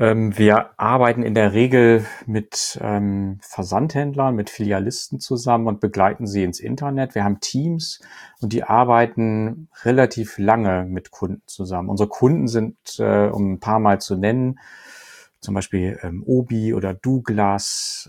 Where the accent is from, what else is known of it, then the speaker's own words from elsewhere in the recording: Osnabrück, Lower Saxony, Germany; now in Bremen, Germany; Ich komme ursprünglich aus Osnabrück, lebe aber schon seit Ende der 80er Jahre in Bremen, habe hier studiert